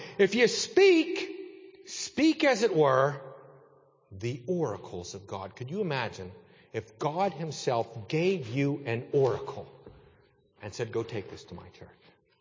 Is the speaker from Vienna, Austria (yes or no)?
no; Salzburg, Austria; English is a second language; I don't know about you, but growing up in Salzburg, man, if we borrowed something, I hated it.